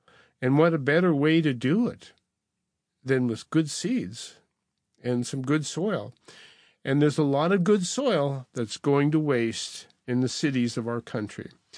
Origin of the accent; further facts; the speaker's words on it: Montana, United States; And I'm from Montana, the land of Montana hard red winter wheat, you know?